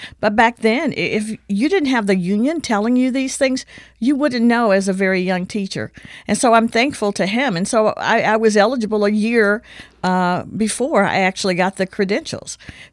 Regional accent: Tuscumbia, Alabama, United States; was from Tuscumbia, Alabama, my hometown. So it was a very, very political county.

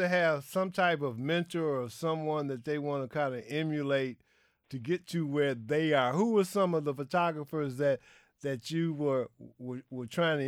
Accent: Detroit, Michigan, United States; you were a photographer at my hometown newspaper, the Detroit Free Press.

